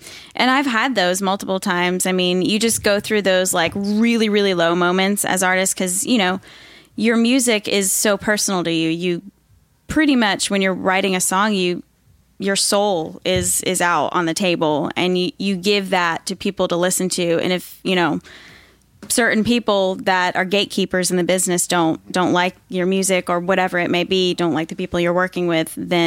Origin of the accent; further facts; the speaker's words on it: Connecticut, United States; now in Nashville, United States; I grew up in Connecticut, but I have been coming here just meeting people, writing since I was that young.